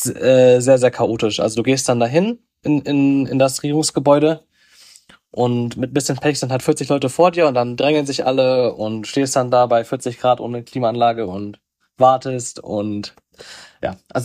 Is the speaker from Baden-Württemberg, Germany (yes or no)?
yes; Freiburg, Baden-Württemberg, Germany; Und dann bin ich irgendwann zurückgeflogen in meine Heimat nach Freiburg